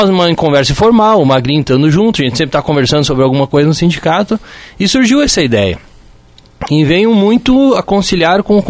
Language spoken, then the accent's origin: Portuguese; Porto Alegre, Rio Grande do Sul, Brazil; como eu vim de Porto Alegre, o pessoal pergunta onde que eu encontro a carne